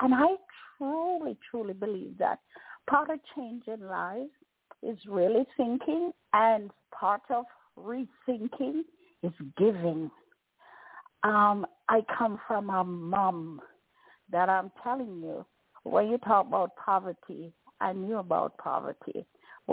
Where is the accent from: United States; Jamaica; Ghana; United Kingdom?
Jamaica; speak to us as Jamaican and us as people of the world